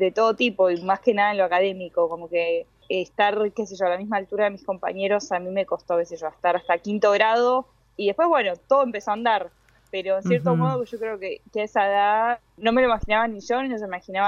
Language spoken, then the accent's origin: Spanish; San Martín de los Andes, Neuquén, Argentina; also born or lived in Buenos Aires; Yo hice la primaria en el FASTA, que fue cuando nos mudamos de Buenos Aires a San Martín de los Andes, y el secundario lo hice en el CEPEN 28